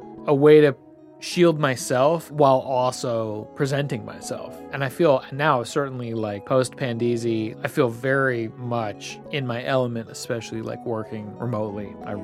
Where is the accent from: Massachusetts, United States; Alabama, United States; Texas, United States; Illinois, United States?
Illinois, United States; Chicago; And certainly like as I grew up in Chicago playing a lot of jazz and really like living and dying by like some crazy jazz